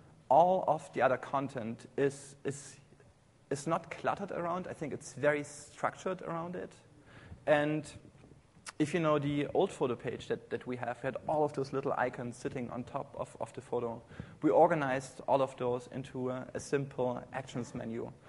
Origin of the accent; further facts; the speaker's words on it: Germany; English is a second language; now in United States; I originally come from Germany. I guess you can hear this on my accent. It's hard to get rid of. It's not Alabama, no.